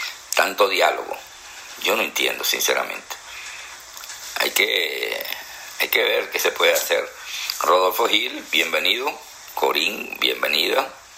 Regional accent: Venezuela; Y en Venezuela, en mi país, en tu país

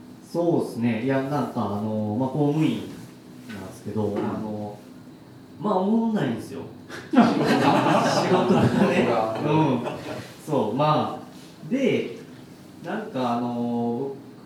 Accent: Takarazuka, Hyogo, Japan; まあ、僕もともとこの宝塚で、

